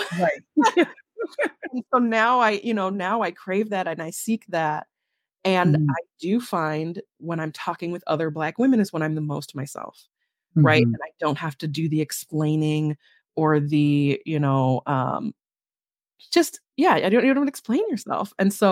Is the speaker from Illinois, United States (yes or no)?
yes; Chicago, Illinois, United States; accent: Chicago; So I told him a story in my Chicago accent and he did not know the word I said.